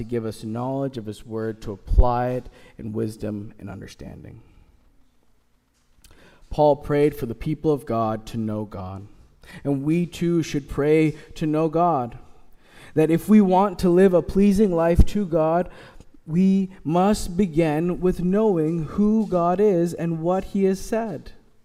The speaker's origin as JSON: {"language": "English", "country": "Canada", "said": "As a Canadian, we are reminded by the world that we are polite people."}